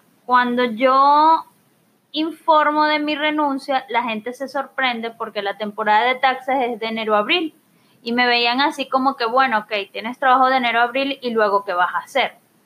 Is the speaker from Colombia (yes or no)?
no; Venezuela; moved away as an adult; soy contador público de Venezuela, ya mi hermano que tiene muchos años viviendo aquí me había dicho